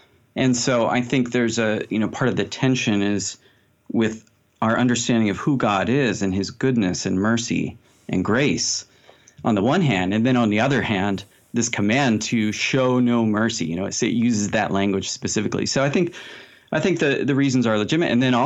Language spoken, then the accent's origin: English; Pennsylvania, United States; I grew up near Philadelphia, okay. Near the a tributary of the Delaware River called the Tehachapi Creek.